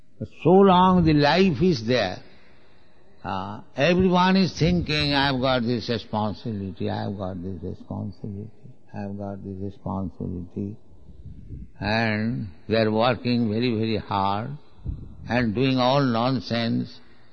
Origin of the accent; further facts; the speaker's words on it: India; English is a second language; Just like I am an Indian, I am my family, you are European, you are American, you have got family.